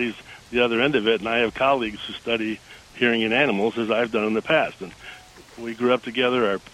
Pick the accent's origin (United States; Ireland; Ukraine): United States; Detroit, Michigan; We grew up together in Detroit.